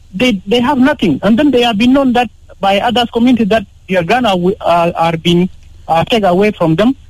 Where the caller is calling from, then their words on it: Akobo, Jonglei, South Sudan; from Akobo.